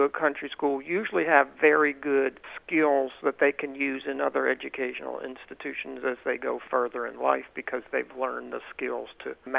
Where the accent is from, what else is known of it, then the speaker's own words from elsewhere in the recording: Pennsylvania, United States; I am originally from Pennsylvania, the section of the state called Pennsylvania Dutch Country, which has a large German population, and that includes both Amish, Mennonite, Lutherans, etc.